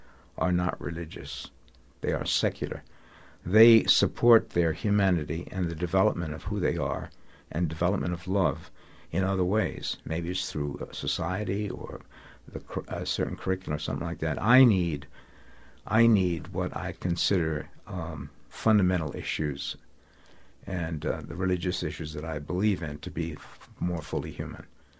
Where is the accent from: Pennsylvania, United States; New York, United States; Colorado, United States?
New York, United States; Bronx; I was in the Marines. I'm from the Bronx, 2 miles from the Bronx.